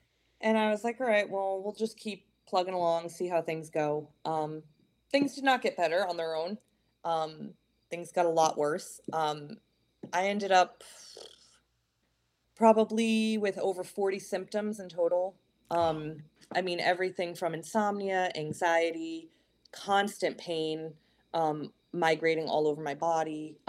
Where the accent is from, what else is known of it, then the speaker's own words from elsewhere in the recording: East Coast, United States; You know, growing up on the East Coast, that's, you know, part of life is ticks and everything.